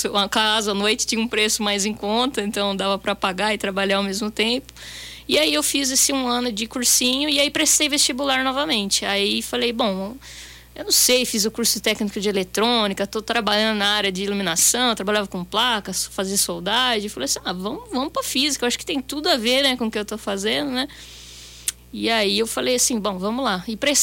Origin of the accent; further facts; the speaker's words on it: São Carlos, São Paulo, Brazil; Aqui de São Carlos, que eu sou daqui de São Carlos. Perfeito. Né? Nasci aqui, ainda não saí do ninho, né?